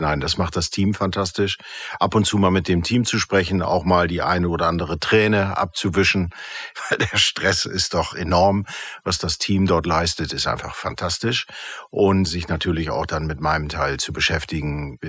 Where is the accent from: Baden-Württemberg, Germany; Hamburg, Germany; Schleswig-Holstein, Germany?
Hamburg, Germany; now in Cologne, Germany; ich komme ja aus Hamburg